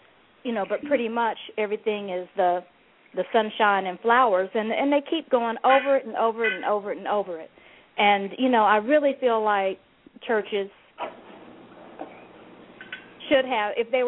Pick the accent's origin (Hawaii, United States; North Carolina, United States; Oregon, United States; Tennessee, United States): North Carolina, United States; And I was raised in North Carolina, AME Zion Church.